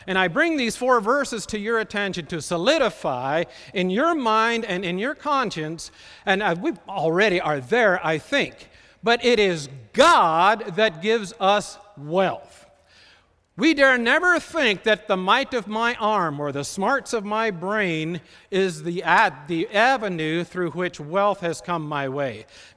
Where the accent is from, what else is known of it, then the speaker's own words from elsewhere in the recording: Kentucky, United States; accent: Southern; And I'm from the South. I grew up in Southern Kentucky, and I can slide into that brogue pretty quick.